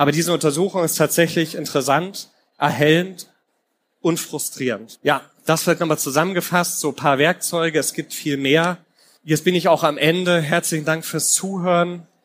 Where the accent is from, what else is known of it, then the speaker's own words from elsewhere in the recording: Bavaria, Germany; Ich bin in Mittelfranken aufgewachsen